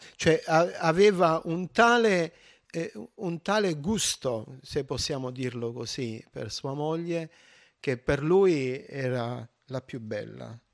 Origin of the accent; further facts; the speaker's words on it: Apulia, Italy; c'è una specie di lumaca giù da noi. In Puglia è tutta verde